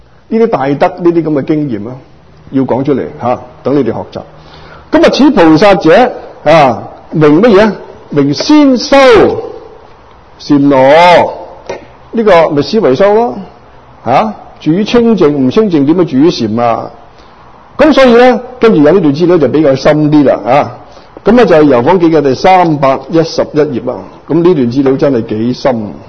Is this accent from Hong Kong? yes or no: yes; Hong Kong; 我香港人咁当年居士嚟过香港好开心。香港我住喺沙田排头村，